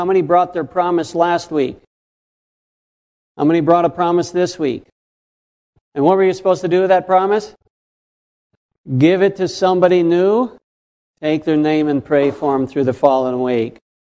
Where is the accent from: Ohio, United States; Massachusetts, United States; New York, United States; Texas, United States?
New York, United States; Buffalo; I grew up in Buffalo, New York.